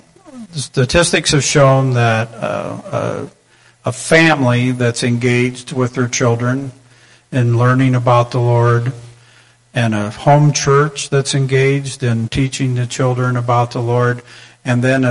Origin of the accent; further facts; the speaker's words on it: Illinois, United States; I live in just north of Fairview, Illinois, and I grew up in Fulton County. So it was to retire was coming back home.